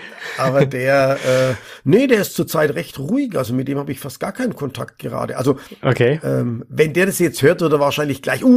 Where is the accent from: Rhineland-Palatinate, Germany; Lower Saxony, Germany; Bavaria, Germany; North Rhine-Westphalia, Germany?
Bavaria, Germany; Ich bin ich sag's immer so witzig, als Mittelfranke eben anders strukturiert.